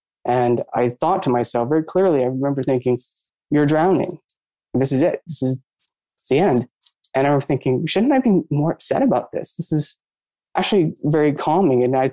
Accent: Maine, United States; I grew up in Maine, or always around lakes and water, terrified of water, hate water.

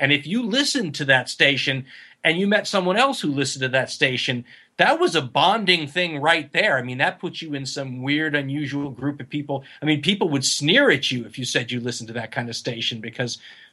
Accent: Los Angeles, California, United States; I'm from Los Angeles. I was in Los Angeles. So the Valley, San Fernando Valley.

